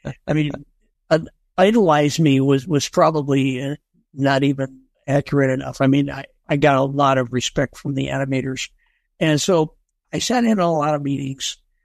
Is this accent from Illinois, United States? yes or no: yes; Illinois, United States; And I mean, I'm from Illinois, right? It's farm town in Illinois, and I've got a car and driver in London.